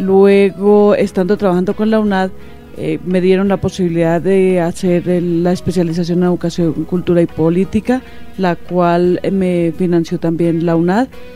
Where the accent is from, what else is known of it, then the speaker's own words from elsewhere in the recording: Pesca, Boyacá, Colombia; Yo salí del colegio del municipio de Pesca.